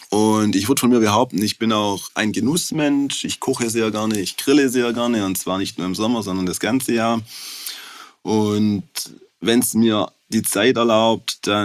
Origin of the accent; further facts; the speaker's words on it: Baden-Württemberg, Germany; accent: Swabian; Ich komme aus Schwaben, bin Schwabe, bin 43 Jahre alt